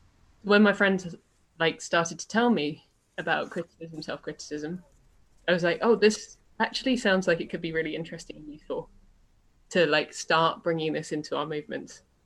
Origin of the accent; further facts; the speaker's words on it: Bristol, South West England, United Kingdom; relationships that I built in the anarchist community in my hometown in Bristol